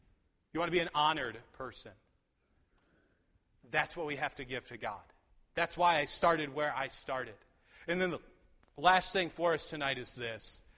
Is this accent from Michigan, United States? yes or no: yes; Michigan, United States; I remember as a kid, I grew up in Michigan. Most of you, if not all of you, know that. And my grandma lived on a lake.